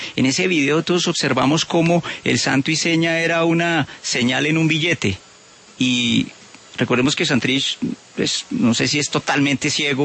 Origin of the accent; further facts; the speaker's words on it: Colombia; yo soy colombiano